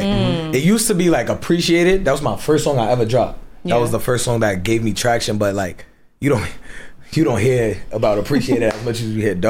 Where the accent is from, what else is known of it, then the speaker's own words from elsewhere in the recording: Brooklyn, New York, United States; also born or lived in Long Island; Yeah, originally I'm from Brooklyn, but yeah, Jack Long Island, heavy. That's my stomping grounds.